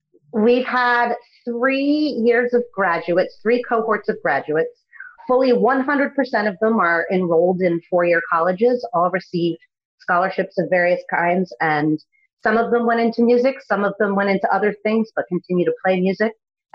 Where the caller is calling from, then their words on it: New Haven, Connecticut, United States; Calling in from New Haven, Connecticut.